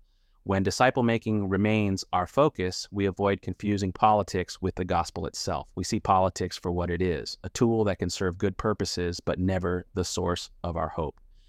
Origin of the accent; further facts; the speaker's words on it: Canada; As a Canadian … must ask, why would God be more concerned with America than with Canada?